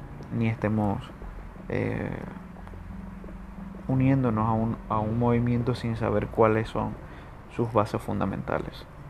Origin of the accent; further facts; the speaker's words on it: Maracaibo, Zulia, Venezuela; Sí, soy venezolano, Maracaibo específicamente.